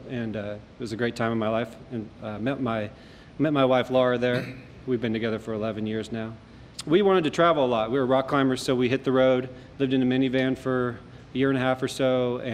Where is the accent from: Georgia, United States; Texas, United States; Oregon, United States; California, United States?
Oregon, United States; Eugene; also born or lived in Newport, Oregon / Salem, Oregon; I was born in Eugene, Oregon, and I grew up along the coast in Eugene and in Newport and spent some time in Salem, Oregon.